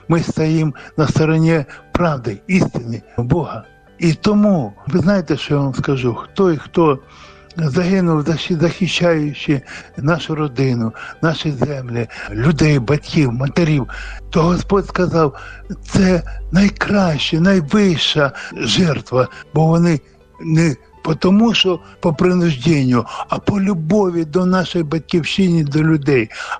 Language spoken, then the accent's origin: Ukrainian; Khmelnytskyi Oblast, Ukraine; now in Germany; колись я казав, що я із Хмельниччини, а зараз ми виїхали в Німеччину з дружиною.